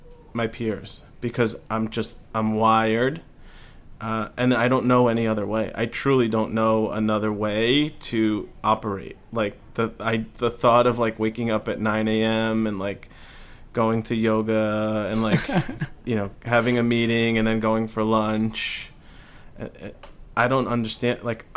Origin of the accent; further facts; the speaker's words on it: Long Island, New York, United States; now in Los Angeles, United States; I would say, as I mentioned earlier, I'm from New York. I live in LA.